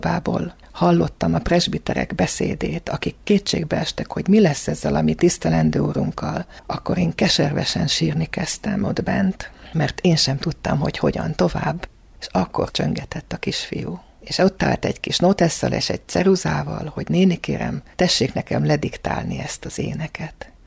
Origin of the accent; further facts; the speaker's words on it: Nagykanizsa, Zala, Hungary; born there; 10-12 éves koromban megmutatták, hogy hol születtünk. Elvittek Nagykanizsára